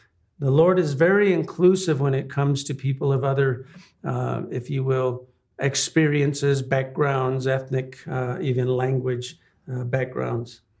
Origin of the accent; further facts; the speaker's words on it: New Mexico, United States; first language English; I was raised in New Mexico. My grandparents only spoke Spanish, but my dad and my mom, they wanted us to learn English